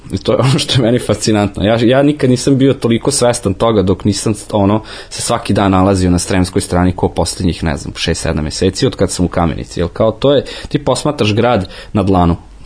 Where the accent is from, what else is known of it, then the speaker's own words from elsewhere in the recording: Novi Sad, Vojvodina, Serbia; Novi Sad, ja sam odrastao na Limanu